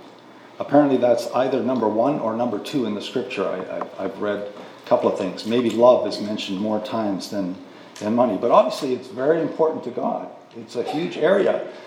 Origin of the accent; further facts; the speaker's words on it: Sudbury, Ontario, Canada; now in Toronto, Canada; I come from Melrose Baptist, and originally come from Sudbury, Ontario.